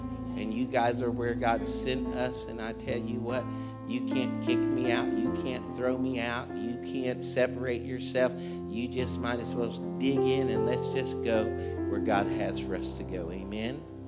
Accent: Ohio, United States; I said, man, I'm from the greatest area ever in the state of Ohio.

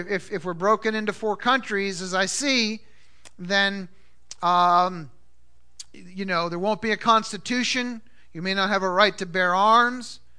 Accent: United States; Where do we come from as Americans? America, we come from England. You know, we may not be English, some of us, but we come as a nation, a country comes out of England.

